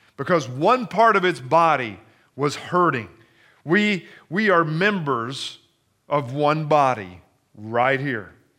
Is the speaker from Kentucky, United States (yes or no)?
yes; Kentucky, United States; When I was a young kid growing up in Kentucky, I worked and I saved money and I bought myself a really cool bicycle.